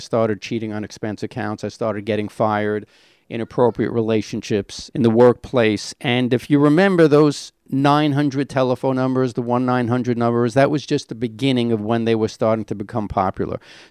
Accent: Brownsville, New York, United States; So all that stuff happened when I grew up in Brownsville, and we moved to Queens.

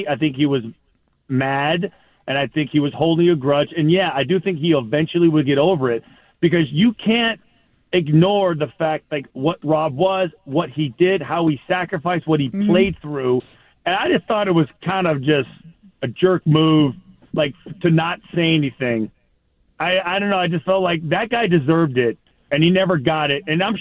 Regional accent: West Coast, United States; That is, I'm from the West Coast, and we go at a different level.

